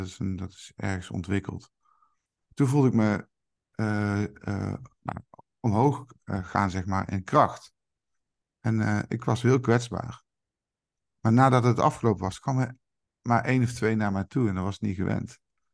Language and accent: Dutch; Tilburg, North Brabant, Netherlands; Ik kom uit Tilburg